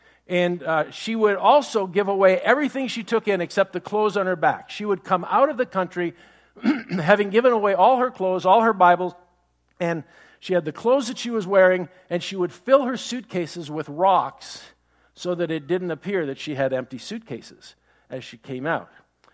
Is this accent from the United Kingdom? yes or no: no; Ontario, Canada; now in United States; we're from Canada originally, grew up in southern Ontario, and moved to the United States in 1987.